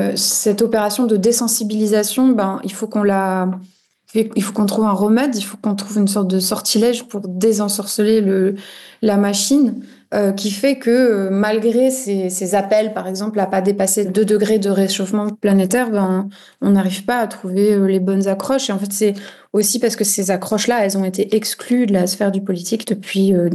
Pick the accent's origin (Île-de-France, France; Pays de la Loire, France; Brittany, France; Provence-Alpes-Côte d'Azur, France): Brittany, France; je travaille en Bretagne, je suis bretonne et je travaille au pays, entre guillemets